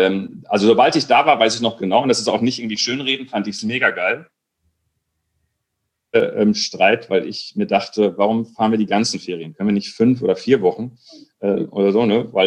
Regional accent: North Rhine-Westphalia, Germany; wir sind in Kreis Recklinghausen aufgewachsen, mitten im Ruhrgebiet

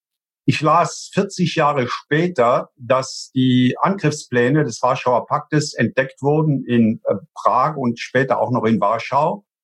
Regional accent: Rhineland-Palatinate, Germany; ich komme ja aus der Eifel. Bei uns sind zwei große Flugplätze, Büchel von der Luftwaffe und Spangdahlem von der amerikanischen Air Force.

